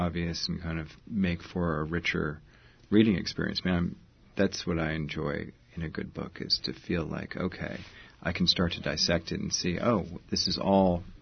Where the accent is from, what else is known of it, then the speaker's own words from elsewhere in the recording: New York, United States; Growing up in New York, you see these buildings in which you can see kind of the ghostly image of the sign that was there 40 years ago.